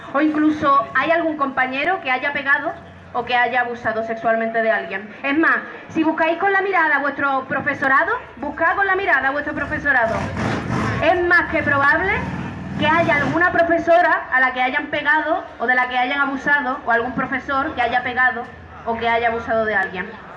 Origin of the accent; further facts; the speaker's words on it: Seville, Andalusia, Spain; actriz, escritora, ella es de León, yo soy de Sevilla